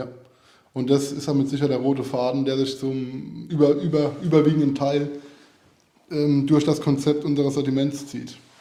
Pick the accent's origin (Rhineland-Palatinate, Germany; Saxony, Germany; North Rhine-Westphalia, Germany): Rhineland-Palatinate, Germany; Also ich komme aus der Pfalz, bin auch da aufgewachsen.